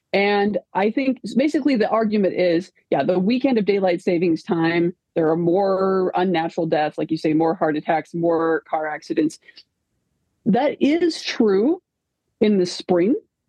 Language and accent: English; Minnesota, United States; I'm Minnesotan, right?